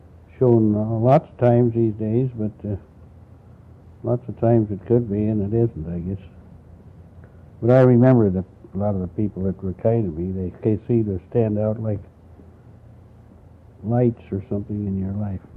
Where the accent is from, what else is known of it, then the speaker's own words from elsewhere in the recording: Anchorage, Alaska, United States; born there; Well, I was born in Anchorage, February 8th, 1922. And the reason I guess I was there was because my father was a civil engineer with the Alaska Railroad Construction, and brought our family up from the States, from Washington in 1920.